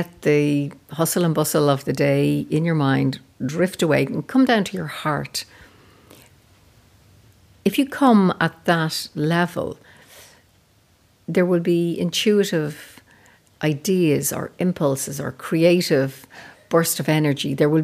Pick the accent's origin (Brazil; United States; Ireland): Ireland; So I am an Irish Celtic shaman.